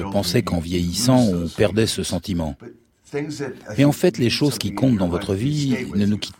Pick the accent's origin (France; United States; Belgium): United States; now in England, United Kingdom; Je suis américain, je viens de là. D'une certaine manière, c'est chez moi.